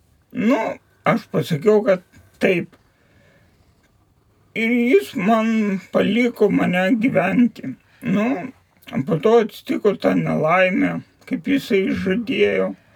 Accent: Kaunas, Kaunas County, Lithuania; born there; Aš gimiau Šančiuose, Žemuosiuose, Narbuto gatvelį.

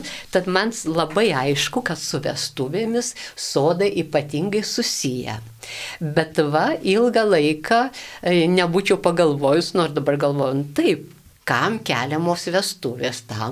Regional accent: Aukštaitija, Lithuania; aš į savo vaikystės, kurį laiką, kol augau, Aukštaitijoje tik buvo toks dalykas

